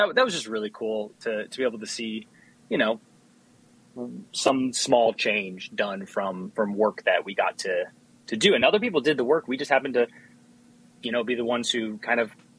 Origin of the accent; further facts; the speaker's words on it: Chesterton, Indiana, United States; I'm from Chesterton, and that's where she's from.